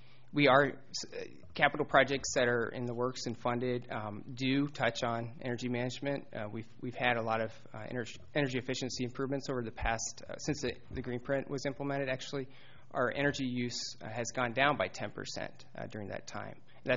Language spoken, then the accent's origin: English; Bloomington, Indiana, United States; Bloomington, Indiana.